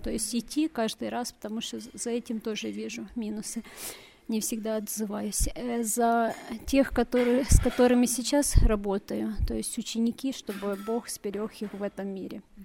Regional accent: Western Ukraine, Ukraine; я из Западной Украины, работаю администратором.

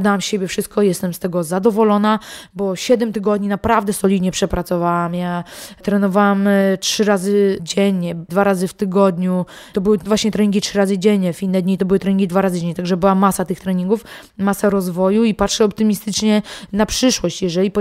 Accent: Olsztyn, Warmian-Masurian Voivodeship, Poland; jako olsztynianka i Polka mogę reprezentować kraj

